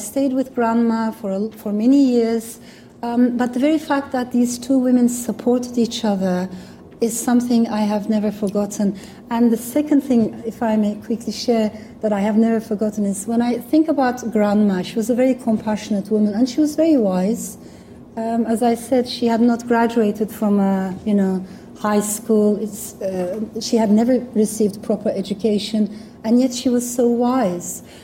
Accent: Ankara, Turkey; also born or lived in Strasbourg, France; I was born in France, in Strasbourg, but I did not live in Strasbourg for a long time because my parents got separated. My father stayed in France, he got married again, and my mother brought me to Turkey, to Ankara.

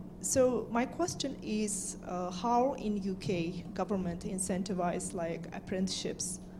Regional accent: Azerbaijan; I'm actually from Azerbaijan, working at the Ministry of Education.

